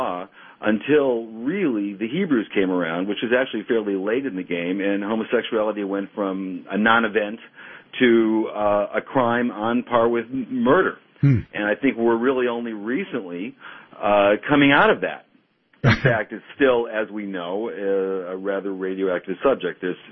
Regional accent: Detroit, Michigan, United States; born there; Yes, I was born in Detroit many decades ago, but I still have family there

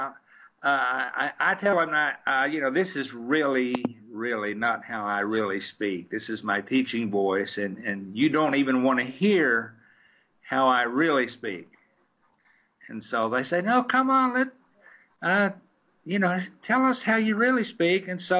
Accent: Knoxville, Tennessee, United States; You may be able to detect in my accent that I'm an old Knoxville boy.

